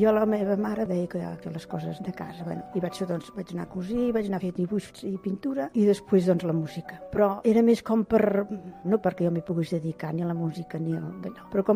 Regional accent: Sabadell, Catalonia, Spain; vaig néixer l'any 32, la setmana que ve fet 81 anys, sóc de Sabadell i he passat els estius a Castellterçol, que és com la meva segona casa.

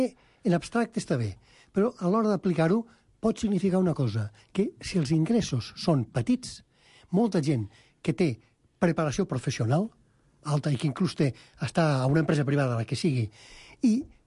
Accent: Tortosa, Catalonia, Spain; soc d'un poble al costat de Xerta, soc de Tortosa.

